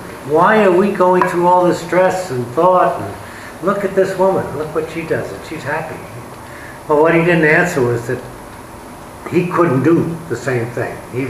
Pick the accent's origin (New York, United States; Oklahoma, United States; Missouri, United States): New York, United States; New York City; I grew up in Brooklyn, and I was taught there were Catholics and non-Catholics, two terms.